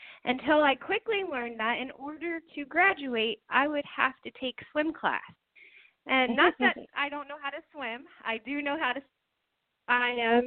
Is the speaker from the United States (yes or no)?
yes; Easton, Pennsylvania, United States; I graduated and I moved back home to my hometown of Easton, Pennsylvania.